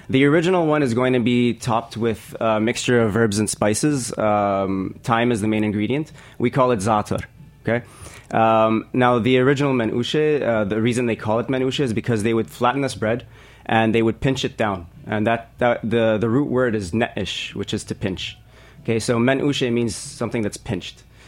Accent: Kuwait; moved away as an adult; also born or lived in Washington, D.C.; now in New York City, United States; So I'm originally Lebanese, but born and raised in Kuwait. I moved here to the U.S. for college, came to GW in D.C., lived there for about 5 years before I decided to make the move to New York.

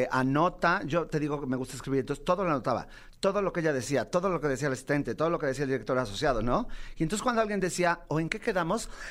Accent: Mexico City, Mexico; vengo de Mexicalpan, de Las Tunas, y aunque usted no lo crea, allá se hace teatro musical.

